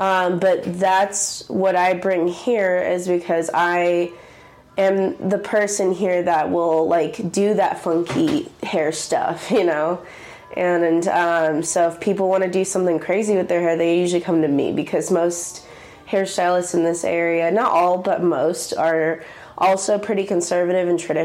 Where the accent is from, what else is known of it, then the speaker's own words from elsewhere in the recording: Duvall, Washington, United States; So I usually tell tell people I'm from Seattle, but I'm actually from this little town nobody's heard of called Duval in Washington State. It's about 45 minutes east of Seattle, and it's in the sticks.